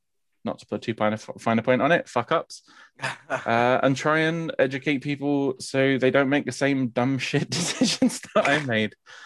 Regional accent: London, United Kingdom; Like I said, I'm born and raised in London. I've been in the kink sphere. I'm 27 years old at the time of recording.

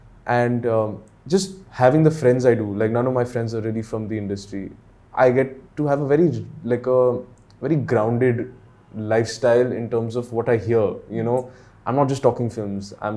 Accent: Delhi, India; that's my biggest thing that I'm so grateful for is because I grew up in Delhi.

